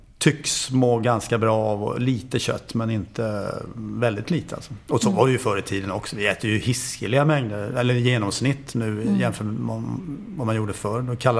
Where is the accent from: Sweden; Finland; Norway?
Sweden; Så att det är en annan, det är ju en inställning som kan göra att man själv som svensk blir lite frustrerad ibland då